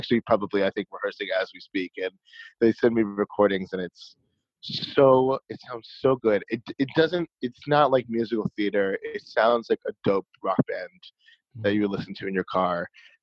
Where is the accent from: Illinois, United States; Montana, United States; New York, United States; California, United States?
Illinois, United States; Chicago; Totally. I'm a director from Chicago. I went to Emerson College for my undergrad in theater studies. I did a lot of producing and then directing in Chicago.